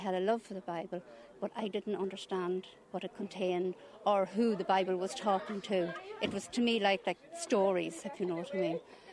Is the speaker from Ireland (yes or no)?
yes; Belturbet, County Cavan, Ireland; we're here at the Kingdom Hall in Butler's Bridge, and I am from Stag Hall, Belturbet.